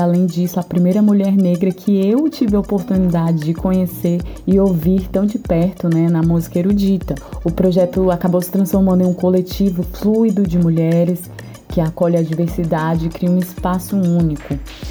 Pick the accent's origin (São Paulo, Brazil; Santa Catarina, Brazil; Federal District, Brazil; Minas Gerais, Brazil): Federal District, Brazil; Ceilândia; also born or lived in Brasília; Eu nasci em Brasília, eu sou brasiliense, mas eu cresci no setor Pessoa, em Ceilândia.